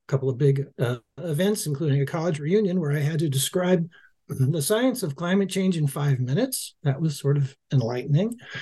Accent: Los Angeles, California, United States; given that I grew up in Los Angeles, which people might say doesn't have a lot of either weather or climate.

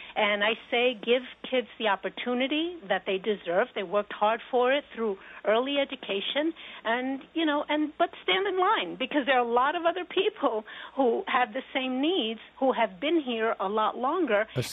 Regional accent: Puerto Rico; I am from Puerto Rico. I have siblings who are from Puerto Rico. We are Americans.

